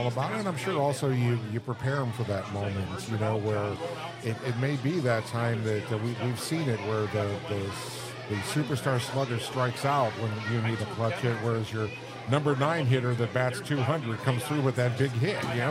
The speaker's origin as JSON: {"language": "English", "town": "Detroit", "region": "Michigan", "country": "United States", "tie": "born or raised there", "said": "growing up in Detroit, we were all about the Tigers"}